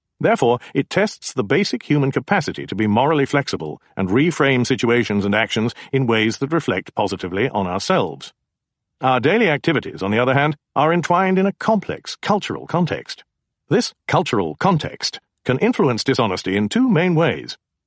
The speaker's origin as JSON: {"language": "English", "country": "Israel", "tie": "born or raised there", "said": "Because I grew up in Israel, I especially wanted to see how Israelis measured up."}